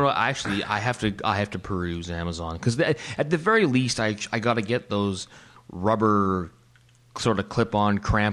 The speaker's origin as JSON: {"language": "English", "country": "Canada", "lives_now": "Germany", "said": "obviously we're full-time socialists being Canadian, and then also me living in Germany, I doubled down on the socialism"}